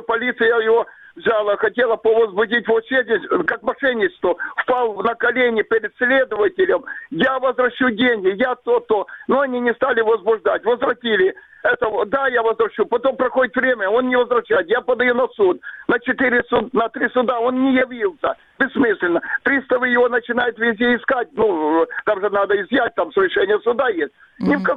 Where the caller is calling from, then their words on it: Crimea, Ukraine; Я с Крыма звоню вам.